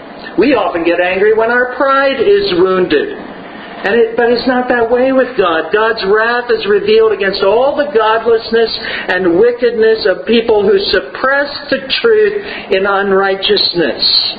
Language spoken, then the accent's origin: English; Tarrytown, New York, United States; I was born in Tarrytown, New York. I remember growing up there that my parents, who were from California, were very sad that they couldn't get Mexican food in New York.